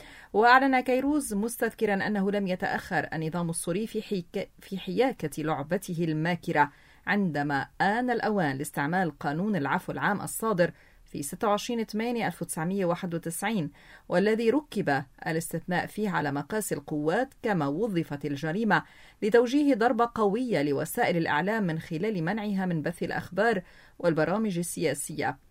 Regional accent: Lebanon; نظرنا كلبنانيين

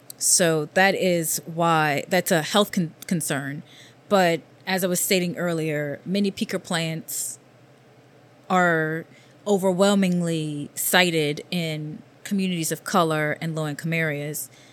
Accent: Louisiana, United States; moved away as an adult; now in New York, United States; I hail from Louisiana, and I came to New York quite a bit ago, almost 10 years ago. Would that make me a New Yorker?

